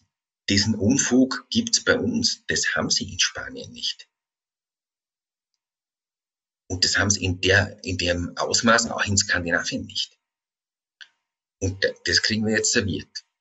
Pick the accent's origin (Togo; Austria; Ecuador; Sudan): Austria; Vorarlberg; Mein Heimatbundesland verschickt